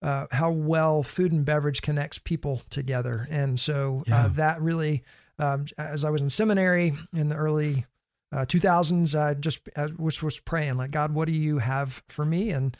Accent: Louisiana, United States; I didn't grow up in church culture. I grew up in Louisiana.

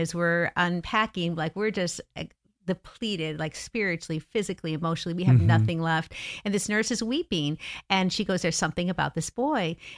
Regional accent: Chicago, Illinois, United States; Yeah, well, I'm a girl from Chicago. I'm a city girl.

